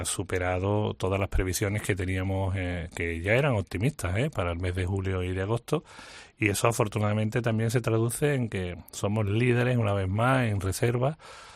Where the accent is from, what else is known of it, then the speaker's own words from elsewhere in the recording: Andalusia, Spain; porque como andaluz y además como consejero de turismo